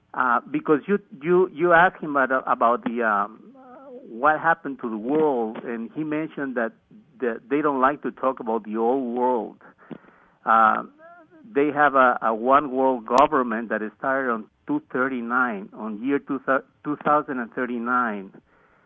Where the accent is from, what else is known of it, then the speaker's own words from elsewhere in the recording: Peru; now in United States; Yeah, I live in the United States for the last 23 years. I'm originally from Peru.